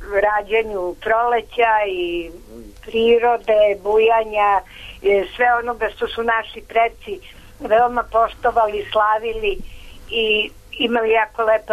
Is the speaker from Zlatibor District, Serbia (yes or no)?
no; Belgrade, Serbia; ja sam iz Beograda